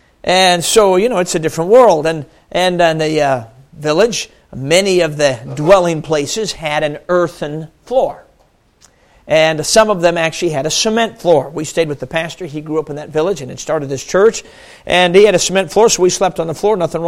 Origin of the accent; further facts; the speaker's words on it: Chicago, Illinois, United States; Now, I'm a city kid, as I've mentioned. I grew up in Chicago.